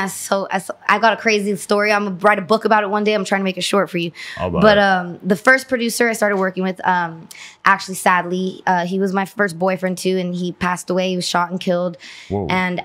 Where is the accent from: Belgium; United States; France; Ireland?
United States; Van Nuys, California; born there; Yeah, so I was born in Van Nuys, California.